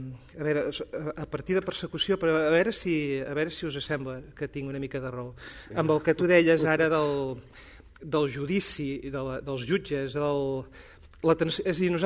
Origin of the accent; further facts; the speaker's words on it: Catalonia, Spain; estem vivint precisament en una època com a catalans en què la qüestió moral és molt central